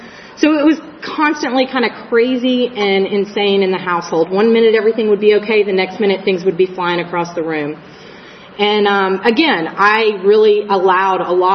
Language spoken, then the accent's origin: English; Texas, United States; So I grew up in Texas, right outside of Dallas.